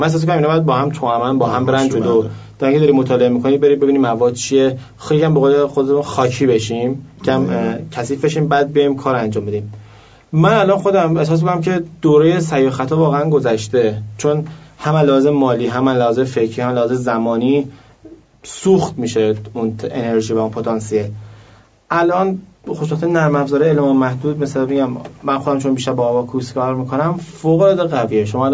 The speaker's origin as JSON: {"language": "Persian", "country": "Iran", "said": "احساس میکنم به عنوان یک ایرانی این یک امانتیه که دست من هستش"}